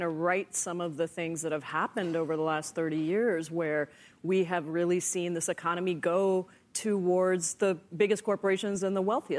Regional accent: Seattle, Washington, United States; I come from Seattle.

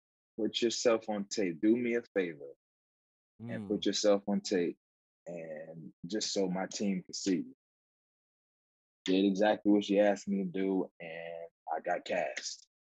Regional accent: New Jersey, United States; I'm from New Jersey.

